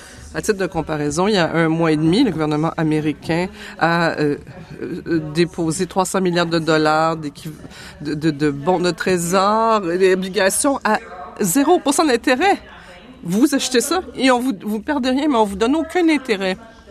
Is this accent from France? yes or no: no; British Columbia, Canada; born there; now in Red Deer, Canada; Moi, je suis née en Colombie-Britannique.